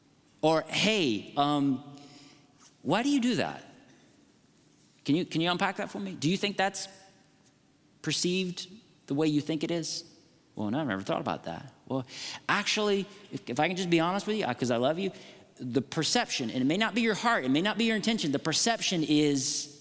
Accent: the South, United States; born there; And I can say this because I was born in the South, okay?

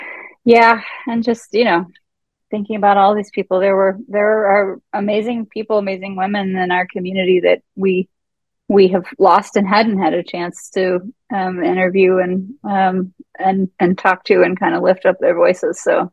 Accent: Atlanta, Georgia, United States; Although I grew up in Atlanta, and like in Atlanta, Valentine's Day was actually when we got to like debut our spring attire.

